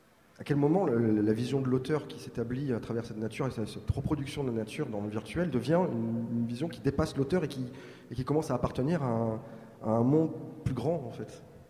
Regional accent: Marseille, Provence-Alpes-Côte d'Azur, France; je suis marseillais

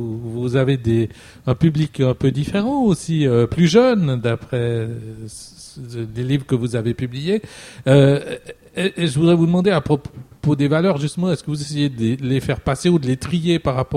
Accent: Switzerland; je suis suisse, et puis j'ai tendance à dire les choses de manière allemande

